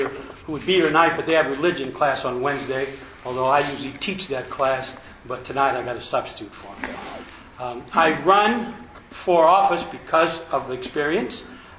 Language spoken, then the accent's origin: English; Illinois, United States; My background is that I'm from Macoupin County. I was a graduate of Illinois College in 1975